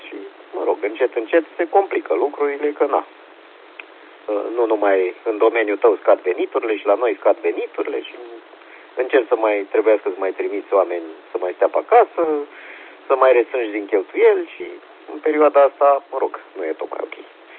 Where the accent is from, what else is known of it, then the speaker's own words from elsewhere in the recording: Romania; suntem români